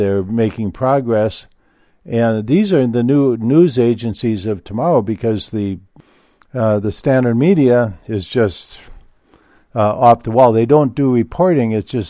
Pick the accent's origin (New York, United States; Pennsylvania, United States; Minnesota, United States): Minnesota, United States; I can tell you from experience growing up in Minnesota that during the summertime, especially August, you would get these beautiful auroral displays.